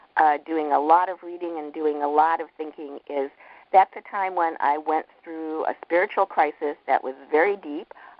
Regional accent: Ohio, United States; also born or lived in Cleveland; I grew up, born in Cleveland, Ohio, and we grew up near Akron, Ohio, out in the countryside, kind of between Akron and Canton in Ohio.

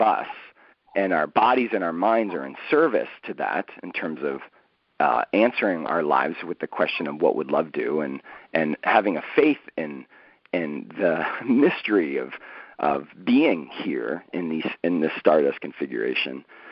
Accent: East Coast, United States; I grew up on the East Coast, and everything seemed totally, quote-unquote, normal.

